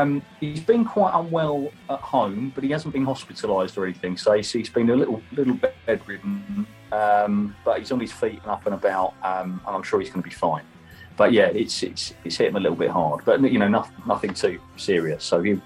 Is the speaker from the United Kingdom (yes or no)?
yes; Medway, South East England, United Kingdom; Yeah, so myself and Neil, we grew up in the Medway towns. The Medway towns is it's like a number of towns that kind of come together around the River Medway.